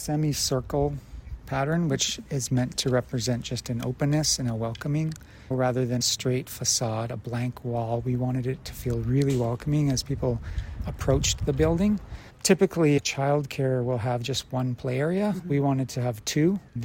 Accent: Prince Rupert, British Columbia, Canada; I grew up in Prince Rupert, and I grew up around Indigenous art.

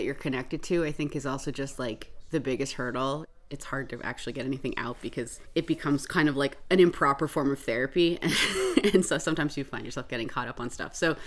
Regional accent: St. Andrews, New Brunswick, Canada; And I recently moved back. I'm from the St. Andrews area. I grew up there.

